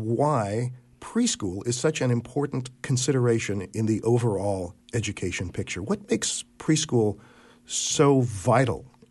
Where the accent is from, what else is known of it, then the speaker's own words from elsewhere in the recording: Bakersfield, California, United States; take in other areas of the Central Valley, most particularly my hometown, Bakersfield.